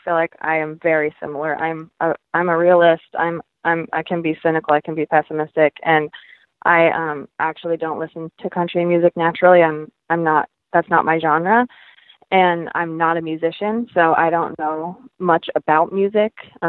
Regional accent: Littleton, Colorado, United States; Colorado, which is also where I was born and raised. I was born and raised in Littleton, Colorado, and they have like two great options that have part-time law school. Not to mention that my family's there.

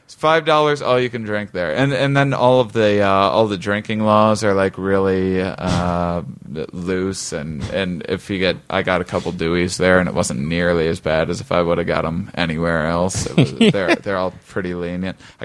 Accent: La Crosse, Wisconsin, United States; Yeah, La Crosse, Wisconsin. It's on the border of Minnesota and Iowa. Most bars per capita in the entire United States. Quite proud of it.

